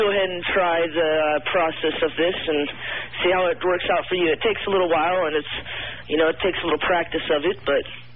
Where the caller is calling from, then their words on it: Idaho, United States; Hello. I'm calling from Idaho.